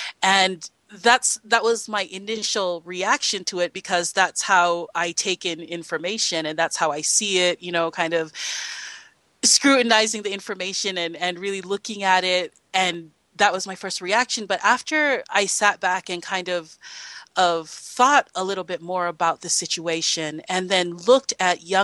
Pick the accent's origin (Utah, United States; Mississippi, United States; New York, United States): Utah, United States; And a lot of time people say that about me when I come from Utah